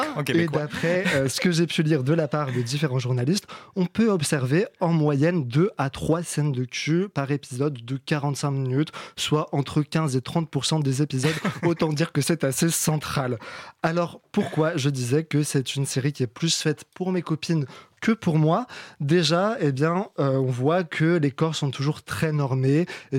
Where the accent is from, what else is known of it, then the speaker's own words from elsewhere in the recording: France; accent: French; je préfère qu'on critique mon accent français